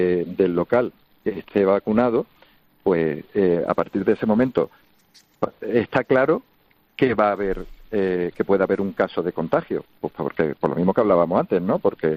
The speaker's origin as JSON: {"language": "Spanish", "region": "Andalusia", "country": "Spain", "said": "yo soy andaluz"}